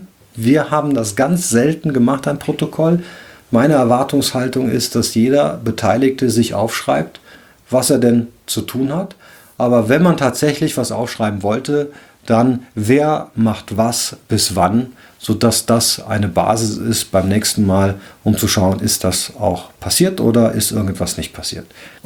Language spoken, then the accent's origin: German; Cologne, North Rhine-Westphalia, Germany; Ich bin ja Rheinländer, ich komme aus Köln.